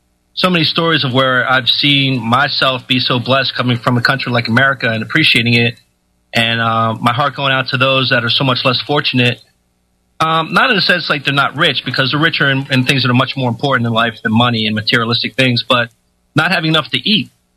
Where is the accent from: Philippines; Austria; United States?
United States; I'm an American. I live in the state of Pennsylvania, about an hour north of Philly.